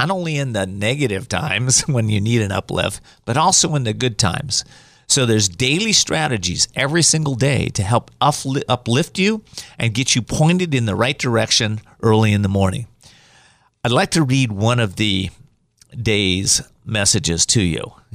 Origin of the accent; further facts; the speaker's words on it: Whittier, California, United States; You know, in my life, I grew up in Whittier, California, and I had a beautiful home, home life.